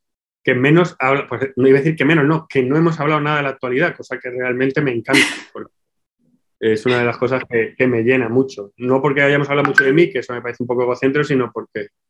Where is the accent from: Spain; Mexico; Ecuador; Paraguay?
Spain; Mi tierra, es mi casa, es mi familia, mis amigos, es mi entorno